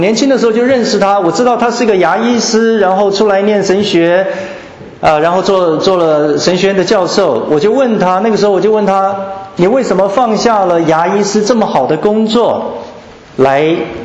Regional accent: Tainan, Taiwan; now in United States; 我是来自台湾台南的一个很平凡的外省家庭，在那个年代，我们这样子一个外省家庭，不是地主，没有产业，没有祖产，父母带着很小的孩子49年到了台湾，

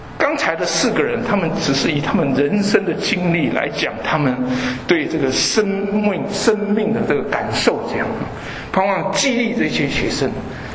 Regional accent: Taiwan; 我在台湾长大，这样台湾很多这个民间的宗教

